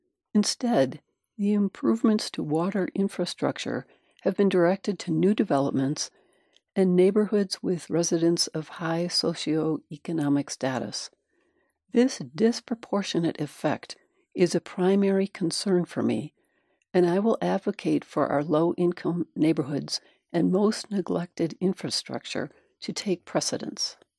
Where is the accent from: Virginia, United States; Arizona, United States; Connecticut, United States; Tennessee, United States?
Arizona, United States; Flagstaff; I was born and raised in Flagstaff. My children are attending some of the same schools I did.